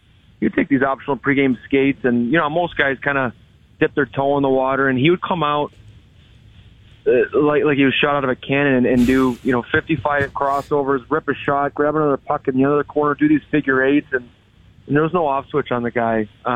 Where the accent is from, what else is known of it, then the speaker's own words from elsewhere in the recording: Chicago, Illinois, United States; my first NHL game was against the Stanley Cup defending Blackhawks, the Chicago Blackhawks, which is my hometown, right? And so I had hundreds of people there.